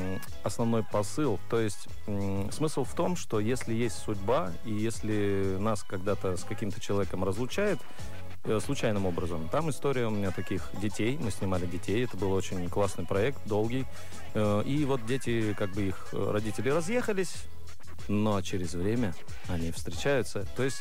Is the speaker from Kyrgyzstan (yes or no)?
yes; Bishkek, Kyrgyzstan; я люблю Кыргызстан, люблю Бишкек. Это мой родной город. И, ну, как бы, где бы я ни был, в душе все равно маленький Бишкек есть.